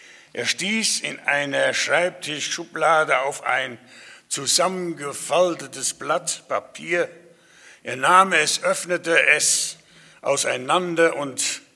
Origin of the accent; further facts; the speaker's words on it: Hilchenbach, North Rhine-Westphalia, Germany; Ich komme aus Hilchenbach, bin 75 Jahre alt.